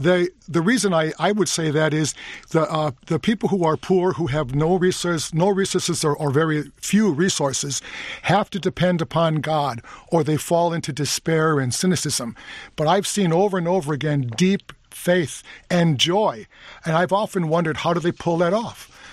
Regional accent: Milwaukee, Wisconsin, United States; I'm from Milwaukee. I'm one of seven brothers, no sisters.

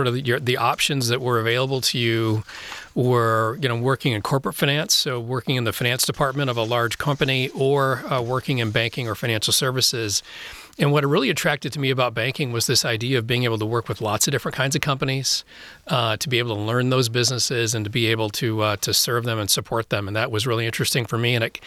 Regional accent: DeWitt, Michigan, United States; also born or lived in Lansing; So I grew up in Lansing at first, and then we moved to DeWitt, when I started fifth grade in DeWitt. Ironically, we moved to the same road where my dad grew up as well.

